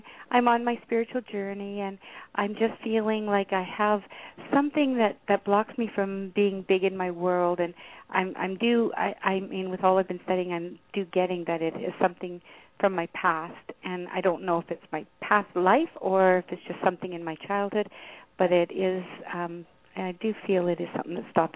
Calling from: Canada; I'm calling from Canada.

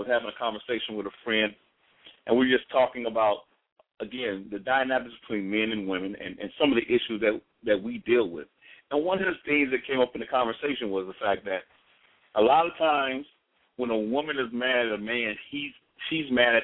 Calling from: Houston, Texas, United States; I'm here online from Houston, Texas, and it has been hot down here in Houston.

